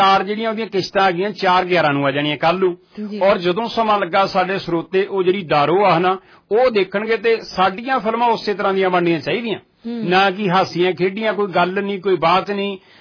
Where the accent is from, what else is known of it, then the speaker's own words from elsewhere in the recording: Punjab, India; ਅਸੀਂ ਪੰਜਾਬੀ ਹਾਂ